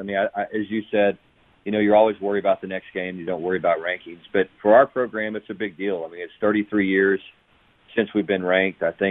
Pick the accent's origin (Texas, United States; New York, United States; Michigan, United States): Texas, United States; There's a lot of small towns in Texas, and I grew up out in West Texas.